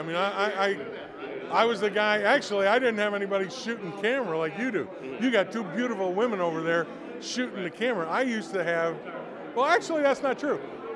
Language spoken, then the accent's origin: English; Lansing, Michigan, United States; in the Hall of Fame at Lansing Sports Hall of Fame, I was thrilled. And the reason is one, this is my hometown